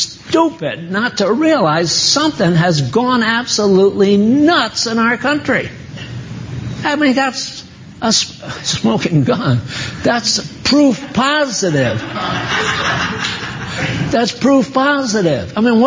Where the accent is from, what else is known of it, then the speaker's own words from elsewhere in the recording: Maine, United States; born there; I was born in Maine